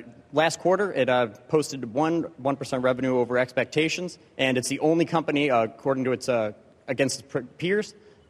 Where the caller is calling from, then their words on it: Niagara Falls, New York, United States; from Niagara Falls, New York.